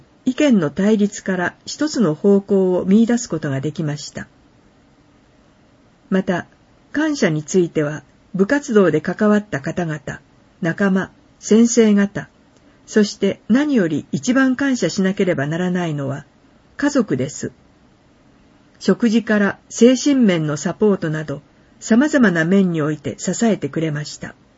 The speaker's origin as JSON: {"language": "Japanese", "town": "Shimosuwa", "region": "Nagano", "country": "Japan", "tie": "born or raised there", "said": "私は下諏訪町出身ですので、18年間住み続けたこの町を離れるのは寂しい気持ちがありますが、 将来的にはこの町へ戻ってきたいと考えています。"}